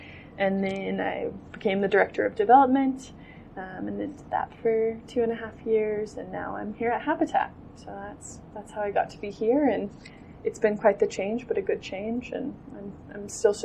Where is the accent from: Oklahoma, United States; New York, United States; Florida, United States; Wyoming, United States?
Wyoming, United States; I love Wyoming. I'm from Wyoming. I love being home